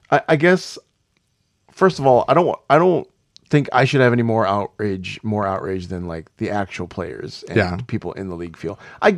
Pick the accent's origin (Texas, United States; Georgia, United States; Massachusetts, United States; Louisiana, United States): Texas, United States; Houston; Sadly, I'm from Houston.